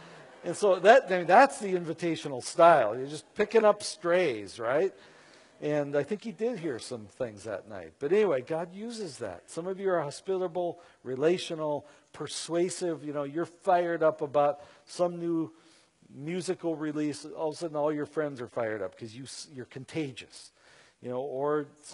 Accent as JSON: {"language": "English", "region": "North Dakota", "country": "United States", "tie": "born or raised there", "said": "I know a woman named Nancy back in my hometown, and I grew up in North Dakota."}